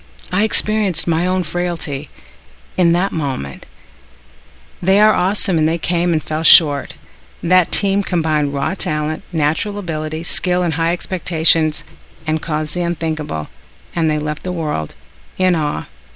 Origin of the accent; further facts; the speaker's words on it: Madison, Wisconsin, United States; I grew up in Madison, Wisconsin, where winter and winter sports is a way of life